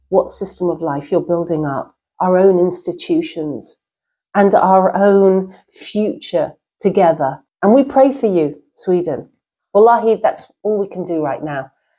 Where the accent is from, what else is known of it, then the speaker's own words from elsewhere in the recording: United Kingdom; I mean, I'm British and I don't know what Britishness means